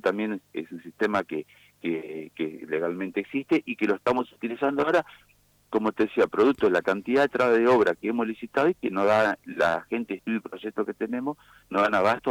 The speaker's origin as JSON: {"language": "Spanish", "town": "Gobernador Crespo", "region": "Santa Fe", "country": "Argentina", "said": "Yo soy de Gobernador Crespo"}